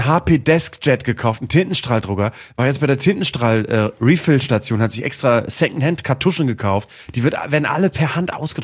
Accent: Vegesack, Bremen, Germany; muss ich an Fegesack denken, mein Heimatdorf, mein Heimatort, ein Stadtteil von Bremen, oder vielmehr ein Teil von Bremen Nord, was wiederum ein ausgelagerter Teil von Bremen ist, eigentlich eine Exklave, eigentlich eine andere Welt.

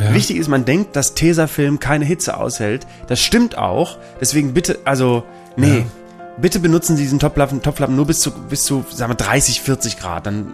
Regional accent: Northern Germany, Germany; also born or lived in Vegesack, Germany; uns beide als Norddeutsche, mich erinnert das gerade an was, Reeperbahn, ich sag nur Reeperbahn. Ich habe früher in Fegesack in der Nähe einer Reeperbahn gewohnt

